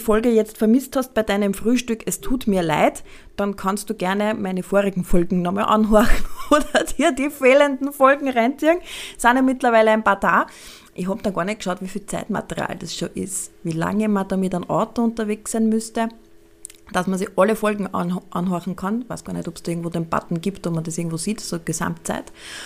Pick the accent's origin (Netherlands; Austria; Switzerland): Austria; bei uns in Österreich